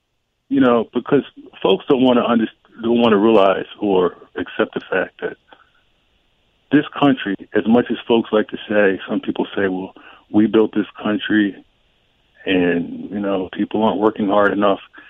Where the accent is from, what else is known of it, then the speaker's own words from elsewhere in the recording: United States; No, I am an American.